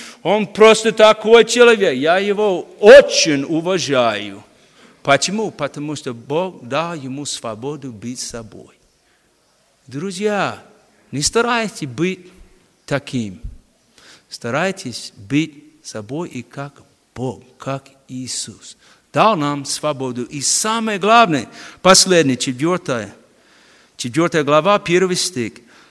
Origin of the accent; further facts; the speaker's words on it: United States; Russian is a second language; moved away as an adult; now in Ukraine; 10 лет назад я уехал из Америки. У меня нету ничего. Нету дома, нету машины, ничего нет. Я живу на Украине, как миссионер. Я знаю, что такое оставлять родину, покинуть и переехать.